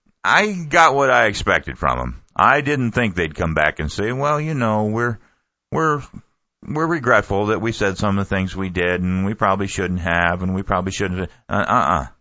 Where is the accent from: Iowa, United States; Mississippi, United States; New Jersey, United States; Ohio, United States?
Ohio, United States; I know maybe I'm partial, but I was from Ohio, and it was Ohio's main newspaper